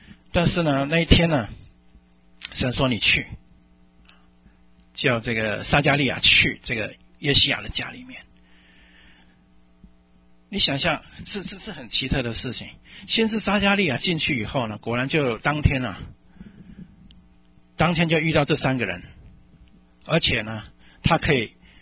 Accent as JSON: {"language": "Chinese", "country": "China", "said": "到今天也一样，我们中国人讲说什么钱不露白嘛，是吧？"}